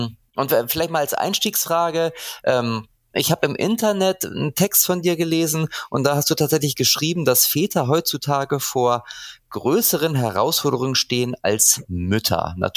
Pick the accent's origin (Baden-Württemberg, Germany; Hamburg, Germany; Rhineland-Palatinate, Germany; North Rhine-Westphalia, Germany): Hamburg, Germany; Ich sag Moin Moin, ne? Das sagt man nämlich als Hamburger.